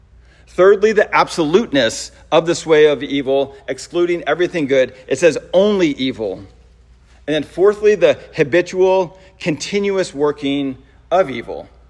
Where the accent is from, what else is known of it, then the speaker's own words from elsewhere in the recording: St. Louis, Missouri, United States; I'm from St. Louis. It's always, bam, right at the top of the list, right?